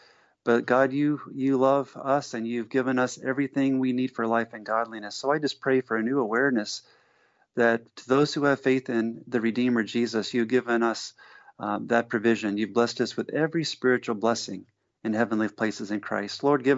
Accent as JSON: {"language": "English", "region": "New Jersey", "country": "United States", "tie": "born or raised there", "also_born_or_lived": "Georgia", "said": "I was raised in New Jersey and Georgia."}